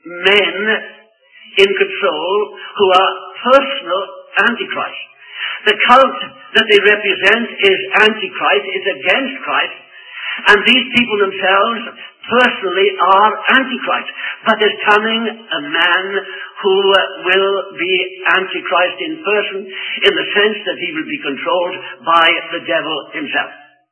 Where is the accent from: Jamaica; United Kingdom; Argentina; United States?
United Kingdom; and I'm British